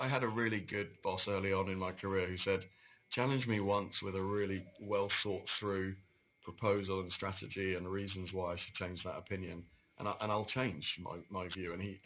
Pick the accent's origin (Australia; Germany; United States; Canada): Australia; now in Taipei, Taiwan; living in Taipei as an Australian who's worked with different cultures and people from around the world